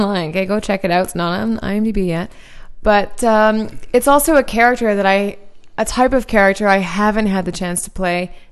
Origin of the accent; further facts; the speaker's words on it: Winnipeg, Manitoba, Canada; So I'm from Winnipeg.